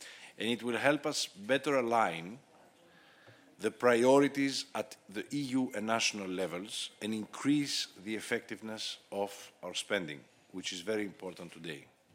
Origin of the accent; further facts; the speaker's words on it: Greece; Like my home country, Greece, Portugal has thrived from tourism.